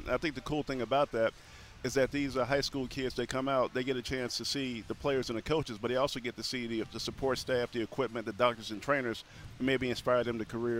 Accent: Texas, United States; I grew up in Texas, and the sports we had were football and spring football.

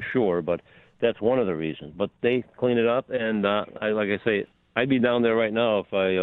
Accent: Clifton Heights, New York, United States; Well, I grew up on Lake Erie in a small town called Clifton Heights. It's south of Buffalo, about 13 miles. And that was between 1947 and for 12 years I lived there.

